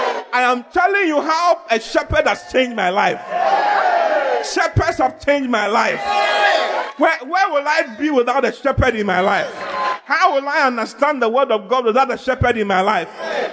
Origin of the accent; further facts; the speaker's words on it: Accra, Greater Accra, Ghana; I never traveled anywhere. Accra was my place. Yes. I was born and bred in Accra.